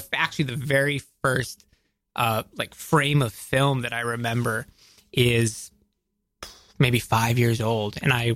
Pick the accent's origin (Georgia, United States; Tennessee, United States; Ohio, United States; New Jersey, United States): Georgia, United States; I grew up outside of Atlanta, Georgia.